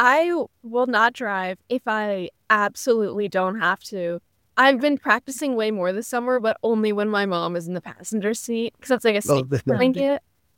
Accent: New Jersey, United States; So for me, I am from New Jersey, so I got my permit test in school, and that was when I was 16.

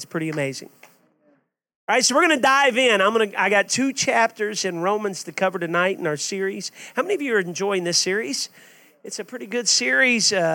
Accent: Lynchburg, Tennessee, United States; I remember when I was a young man where we went to camp, when the church I grew up in was in Lynchburg, Tennessee.

